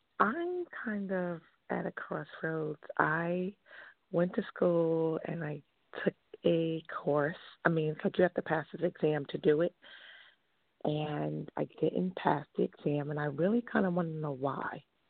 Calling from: New York, United States; from New York.

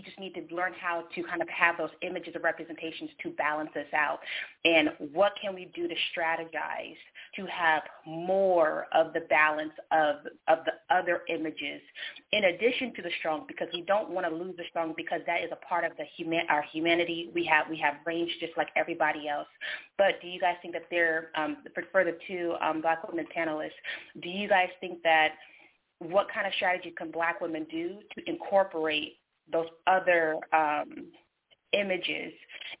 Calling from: California, United States; I'm calling from California.

